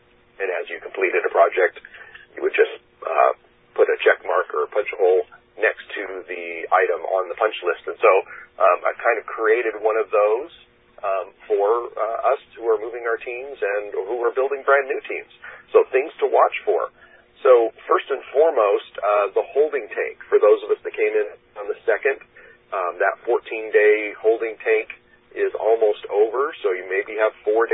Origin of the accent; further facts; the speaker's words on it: Idaho, United States; Like, I grew up primarily in Teton Valley, Idaho, right by the, you know, the base of the Grand Tetons.